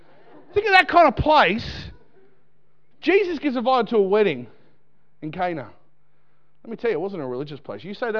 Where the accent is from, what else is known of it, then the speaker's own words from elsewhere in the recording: Australia; my job as an Aussie Greek Egyptian with one eyebrow, is to travel our nation